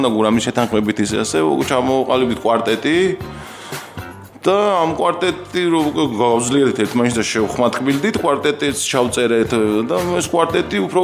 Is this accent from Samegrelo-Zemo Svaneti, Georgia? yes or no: no; Ozurgeti, Guria, Georgia; გავიზარდე ოზურგეთში, ან სკოლა იქ დავამთავრე